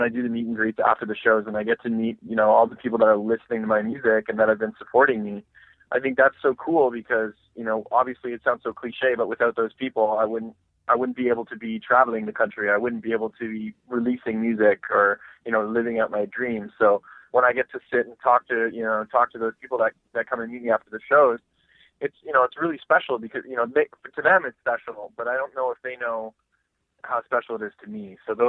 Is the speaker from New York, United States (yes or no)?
no; Richmond, Virginia, United States; born there; I was born in Richmond, Virginia